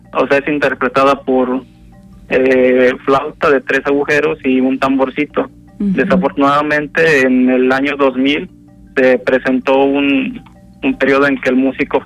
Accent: Coatetelco, Morelos, Mexico; soy originario de Coatetelco y toda mi vida he visto la danza de los tecuanes

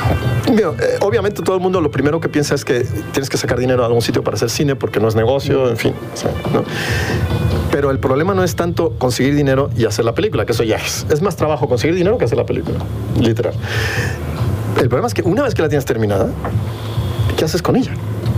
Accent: Mexico; Y no, yo soy mexicano.

